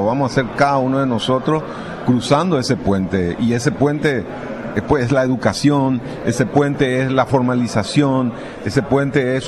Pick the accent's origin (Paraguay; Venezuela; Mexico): Paraguay; los temas que nos desafían como paraguayos.